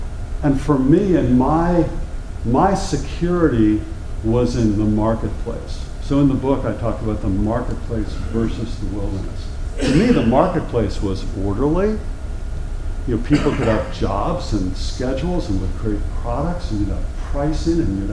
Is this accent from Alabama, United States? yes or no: yes; Mountain Brook, Alabama, United States; Well, I'm from Mountain Brook, and I got four kids